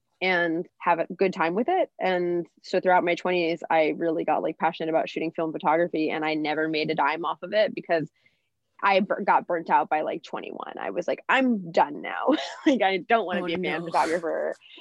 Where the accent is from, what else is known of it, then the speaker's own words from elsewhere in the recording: Florida, United States; I was born in Florida, so I was living all around Florida.